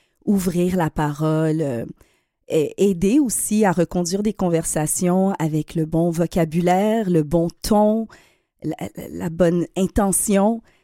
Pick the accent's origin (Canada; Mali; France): Canada; Quebec; Oui, on est tous les trois issus des communautés afro-descendantes québécoises, on est des Québécois. D'origine haïtienne